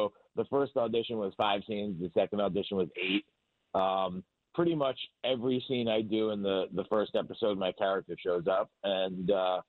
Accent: New York, United States; also born or lived in Canada; now in Los Angeles, United States; even though I'm from New York originally, I've been living in L.A. so long and I worked in Canada so long that my pace and inner clock have slowed down quite a bit in that time.

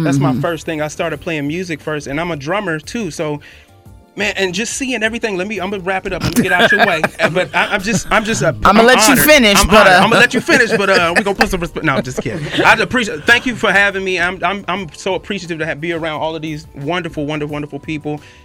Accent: Israel; I'm from Israel. I'm Jewish.

